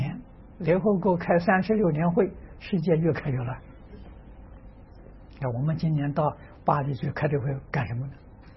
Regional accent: Tangchi, Anhui, China; 那所以我在汤池，我的家乡那个地方偏僻，啊，是小城市偏僻

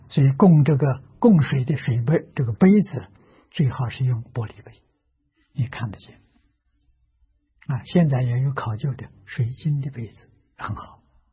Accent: China; 那么这个是外国人习惯了，我们中国人不习惯

